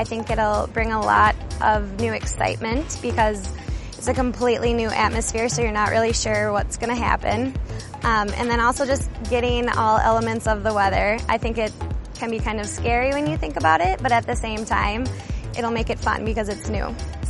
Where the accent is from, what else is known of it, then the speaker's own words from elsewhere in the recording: Blaine, Minnesota, United States; I'm from Blaine, and this is my second year on the team.